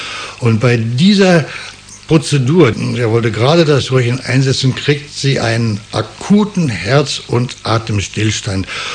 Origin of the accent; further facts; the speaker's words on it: Berlin, Germany; Als Berliner ist man ja auch meistens anpassungsfähig, nicht? Und ich habe dann auch relativ schnell ein bisschen Plattdeutsch gelernt.